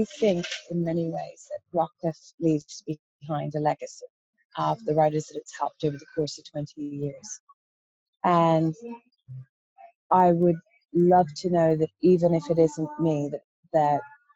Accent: Ireland; Well, like, I'm Irish, so I'm the only one who's attached to it.

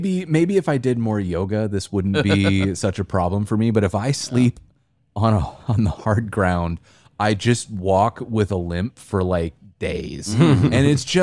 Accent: Montana, United States; I grew up in Montana. My dad used to make me go camping

